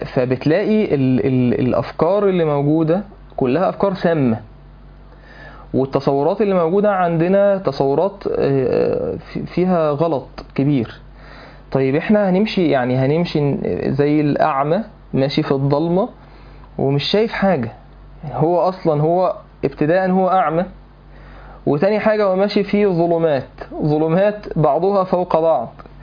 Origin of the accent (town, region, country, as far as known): Egypt